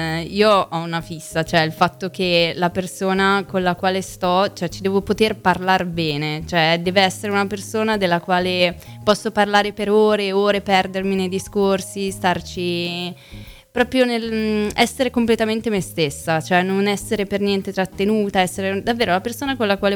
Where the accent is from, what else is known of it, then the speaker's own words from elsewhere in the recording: Novi Ligure, Piedmont, Italy; Io vengo da dove fanno il cioccolato, Novi. E, insomma, metà, cioè vicino a Milano, più o meno un'oretta, però è piccolina, non c'è niente, ragazzi, non andateci.